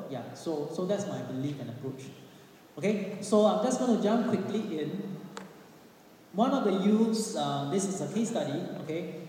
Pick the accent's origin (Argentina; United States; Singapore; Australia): Singapore; So I'm from Singapore.